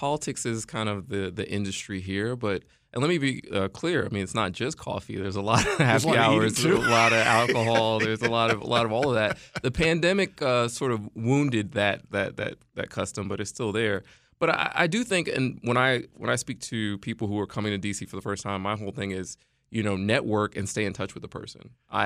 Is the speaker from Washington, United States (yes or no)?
no; Brooklyn, New York, United States; also born or lived in Virginia, United States; I grew up in Brooklyn, New York for the most part, but my parents moved down to the Virginia area when I was like seven.